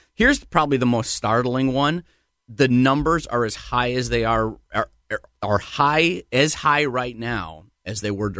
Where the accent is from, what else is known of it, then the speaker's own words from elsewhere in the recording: New Britain, Connecticut, United States; I'm from New Britain. I live in West Hartford.